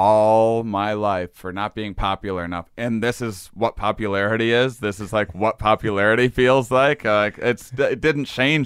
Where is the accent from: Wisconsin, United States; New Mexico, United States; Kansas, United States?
Wisconsin, United States; accent: Wisconsin; Oh yeah. And then, that was my Wisconsin accent